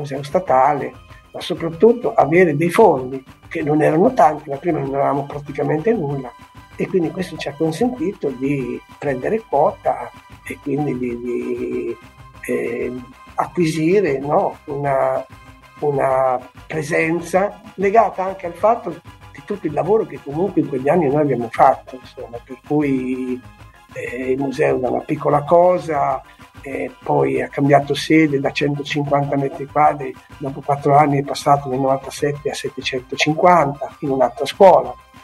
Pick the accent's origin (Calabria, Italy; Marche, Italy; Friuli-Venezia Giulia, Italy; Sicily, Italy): Marche, Italy; Ancona; così da anconetano verace